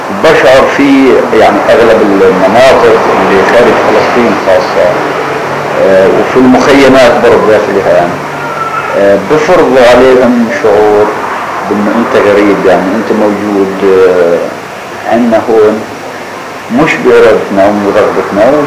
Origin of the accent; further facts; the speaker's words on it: Palestine; ما بقدرش ارجع حاليا، مش في امكانيتي اروح ارجع اعيش في قريتي او بلدي الاصلية، بنفس الوقت ما عنديش امكانية مادية اللي اختار اي محل في فلسطين مثلا ابني فيه اسكن فيه